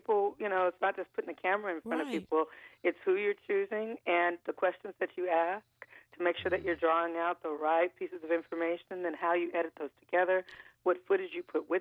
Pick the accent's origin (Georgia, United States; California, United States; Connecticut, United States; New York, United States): California, United States; Compton; Always something that's been on my mind since a little girl. I grew up in Compton.